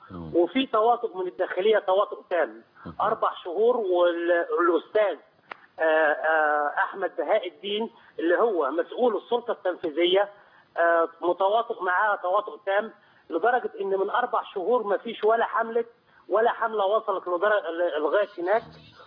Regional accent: Egypt; moved away; احنا مرفوعين الراس كمصريين في كل مكان.

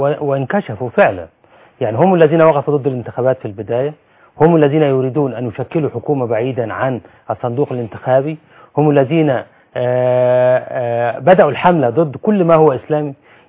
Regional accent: Egypt; يعني هذه قضية غير مطروحة أصلا عندنا في مصر

